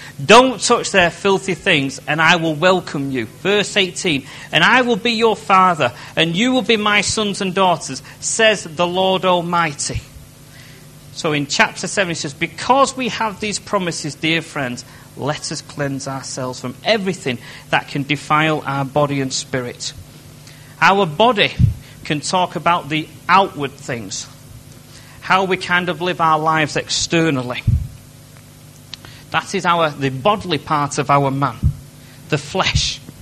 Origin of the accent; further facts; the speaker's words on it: Salford, North West England, United Kingdom; as soon as you say to somebody, I'm from Salford, they go, oh.